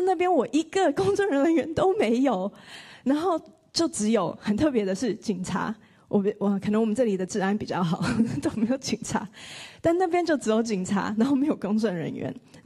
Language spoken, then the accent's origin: Chinese; Sydney, New South Wales, Australia; 我就说我是雪梨人这样子，然后我来没有，所以我不是当地人，我看不懂。